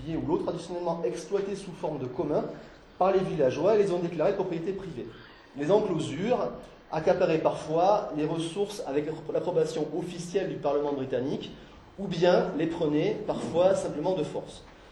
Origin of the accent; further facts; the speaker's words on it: Toulouse, Occitanie, France; je suis toulousain encore, c'est vrai que je vais parler de Toulouse